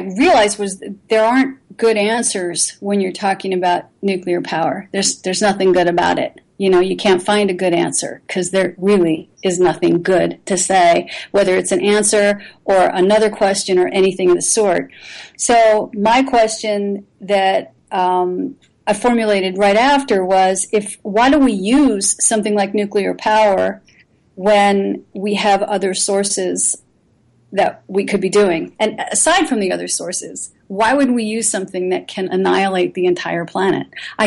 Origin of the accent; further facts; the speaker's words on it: Philadelphia, Pennsylvania, United States; I grew up in Philadelphia.